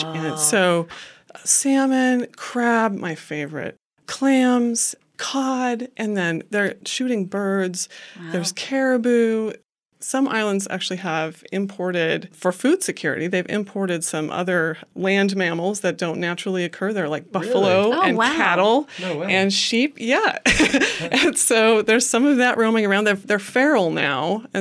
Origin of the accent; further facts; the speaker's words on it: Idaho, United States; I grew up here in Idaho on a farm, and fishermen and farmers have a lot in common.